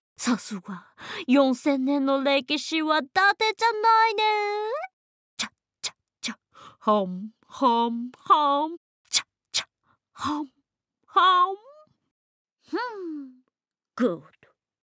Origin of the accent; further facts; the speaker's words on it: United States; 私アメリカ人。